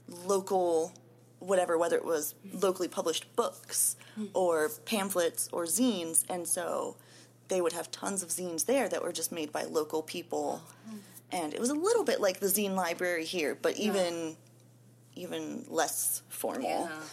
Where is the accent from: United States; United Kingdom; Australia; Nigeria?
United States; West Virginia; I'm from West Virginia originally. And so I have a friend back there who we work on some zines together.